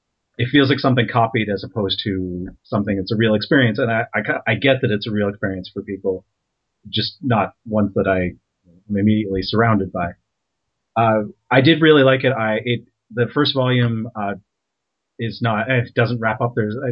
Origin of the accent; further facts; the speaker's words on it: Canada; The one thing that I struggled with was, as a Canadian, what has become the white collars stealing bread to feed your kids story in the U.S. is so foreign to me.